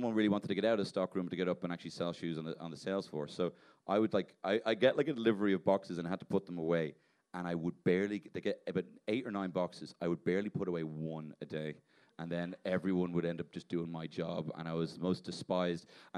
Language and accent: English; Ireland; And you know, being Irish over there, honestly, like you just talk and people just like, oh God, oh, I love it.